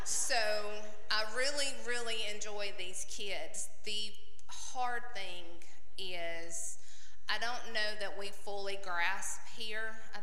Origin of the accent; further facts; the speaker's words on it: Alabama, United States; They are still mesmerized that we come all the way from Alabama to spend a week in Utah doing this.